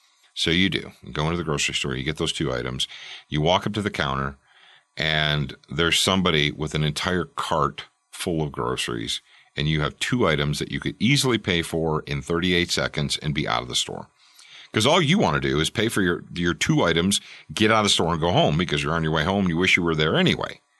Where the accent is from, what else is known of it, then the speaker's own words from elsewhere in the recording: the South, United States; I'm from the South, and a blessing is when you, before you eat your food, you sit down and you say the blessing.